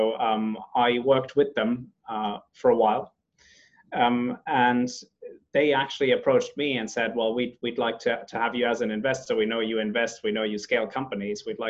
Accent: Finland; also born or lived in Madagascar / Germany; now in London, United Kingdom; So I hail from Madagascar, grown up in Finland and Germany, and I now live in London, and I'm 40 years old this year

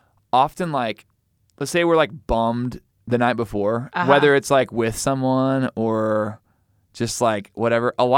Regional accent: Missouri, United States; I'm from Missouri, so I can say that.

